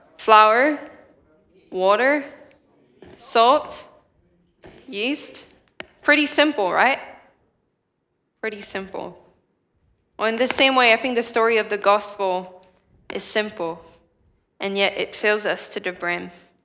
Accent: Switzerland; Maybe you'd like to go ski in the Alps in Switzerland, my home country.

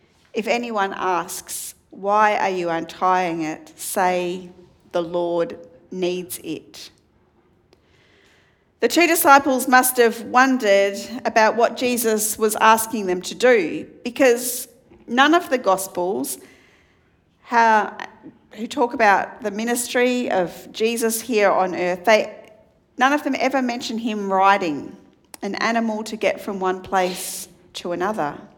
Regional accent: Melbourne, Victoria, Australia; I grew up with in Melbourne. When I was a child, we used to go to the Moomba Festival.

